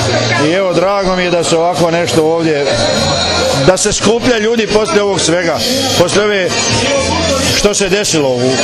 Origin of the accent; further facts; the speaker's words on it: Petrijevci, Osijek-Baranja County, Croatia; Ja sam iz Petrijevaca. Moji korijeni su isto iz Tomašice. Mama iz Sasinja, tata iz Tomašice